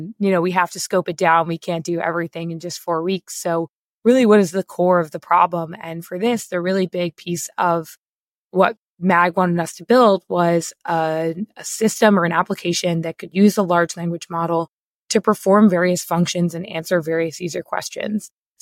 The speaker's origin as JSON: {"language": "English", "region": "London", "country": "United Kingdom", "said": "As a Londoner, I've actually traveled through Stansted"}